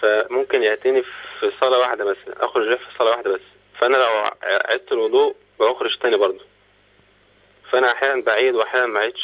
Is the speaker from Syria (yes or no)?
no; Kafr El Sheikh, Kafr El Sheikh Governorate, Egypt; أنا من كفر الشيخ